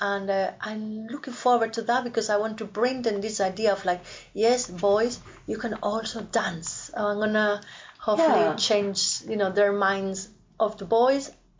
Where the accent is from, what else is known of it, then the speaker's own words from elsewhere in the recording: Spain; I come from Spain, from the south of Spain